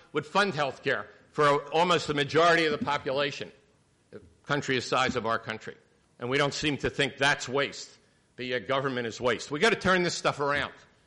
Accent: Philadelphia, Pennsylvania, United States; like it was when I grew up in Philadelphia.

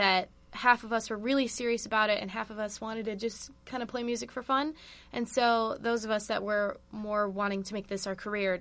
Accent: Colorado, United States; Yeah, I grew up in Colorado in a small town in the mountains.

